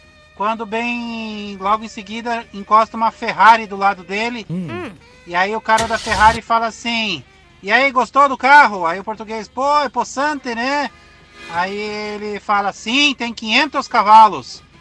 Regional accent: São Paulo, Brazil; De aplicativo, eu sou do Campo Limpo.

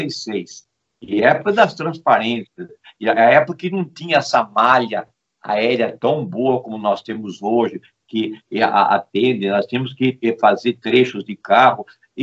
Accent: São Paulo, Brazil; now in Florianópolis, Brazil; eu não precisava voltar para São Paulo, porque eu não era de São Paulo, eu era do interior.

